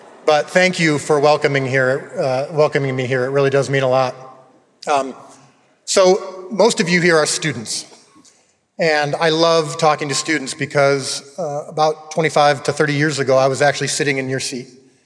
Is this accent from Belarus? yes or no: no; Illinois, United States; also born or lived in Los Angeles; So I grew up in Illinois, went out and lived in Los Angeles for 10 years